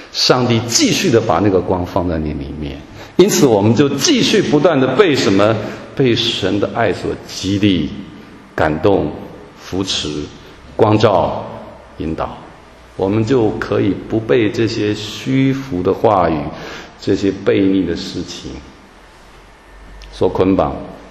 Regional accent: Taiwan; 这一年多以来在台湾，我来自台湾

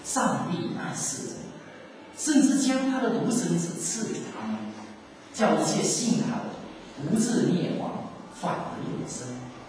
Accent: China; 我们中国人很能理解

